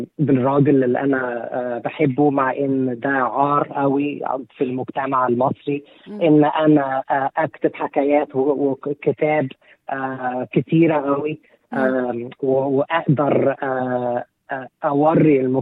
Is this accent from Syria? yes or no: no; Egypt; أنا جاي، أنا مصري، أنا رايتر